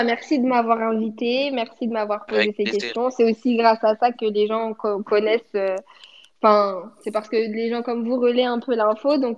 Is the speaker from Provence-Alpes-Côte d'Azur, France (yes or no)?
no; Grand Est, France; Je suis native d'Alsace, donc bon.